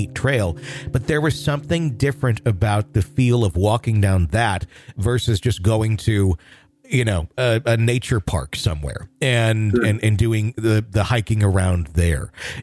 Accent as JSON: {"language": "English", "town": "Fond du Lac", "region": "Wisconsin", "country": "United States", "tie": "born or raised there", "said": "I grew up in Fond du Lac, Wisconsin."}